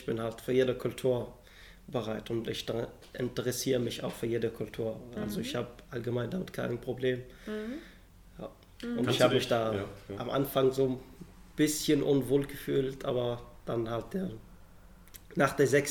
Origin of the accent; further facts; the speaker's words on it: Syria; German is a second language; now in Germany; ich komme aus Syrien, bin seit circa Ende 2015 hier in Deutschland.